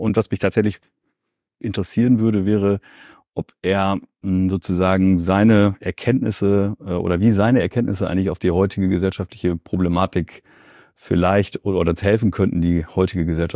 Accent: Verl, North Rhine-Westphalia, Germany; also born or lived in Bielefeld; Geboren in Bielefeld, aufgewachsen tatsächlich in Verl. Ja, und hab da bis zum Studium gelebt

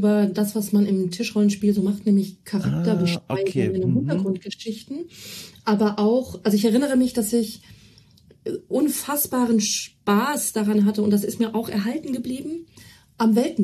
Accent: Celle, Lower Saxony, Germany; der Bibliothek in Celle, wo ich herstamme

